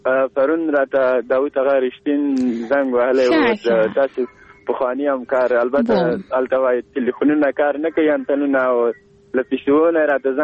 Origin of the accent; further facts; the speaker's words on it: Kabul, Afghanistan; born there; زه دلته په دې ټولنه کې پیدا شوی یم په کابل کې دی سبس کې نو زما کوچیتوب مې نه ده لیدلی